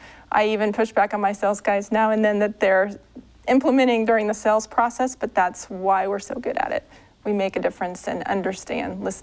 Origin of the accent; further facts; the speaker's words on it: Kansas City, Missouri, United States; I grew up in Kansas City